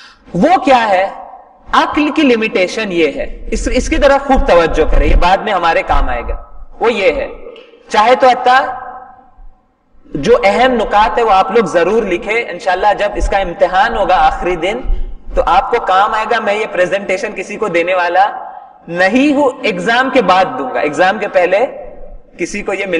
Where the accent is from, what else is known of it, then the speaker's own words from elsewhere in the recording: Sangli, Maharashtra, India; मैं सांगली से हूं, सांगली से मेरा ताल्लुक है, महाराष्ट्र के अंदर एक शहर है।